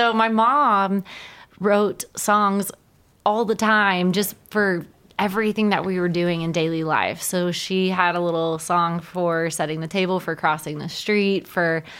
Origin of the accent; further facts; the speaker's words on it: Dallas, Texas, United States; No, I've been Texas based my entire life.